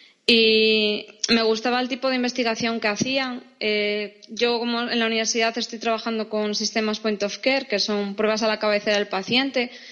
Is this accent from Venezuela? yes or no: no; Oviedo, Asturias, Spain; Pues yo soy de Oviedo, de España. Es una ciudad que está en el norte, en Asturias. Hasta mayo estuve trabajando en el Hospital San Agustín, en Avilés, y ahora estoy en la Universidad de Oviedo acabando el doctorado.